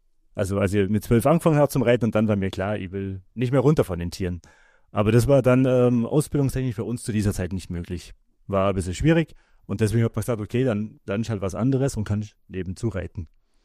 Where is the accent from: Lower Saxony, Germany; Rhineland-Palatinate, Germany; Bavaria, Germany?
Bavaria, Germany; Kempten; ich komme aus dem Allgäu, aus Kempten genau gesagt. Bin 52 Jahre alt